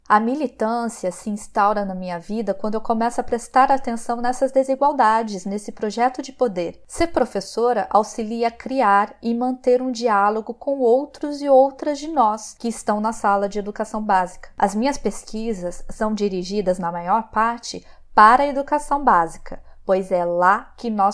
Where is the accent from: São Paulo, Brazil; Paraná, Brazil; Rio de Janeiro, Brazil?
Rio de Janeiro, Brazil; Duque de Caxias; born there; Eu nasci na Baixada Fluminense, Duque de Caxias, um município que é um bolsão de pobreza dentro do estado do Rio de Janeiro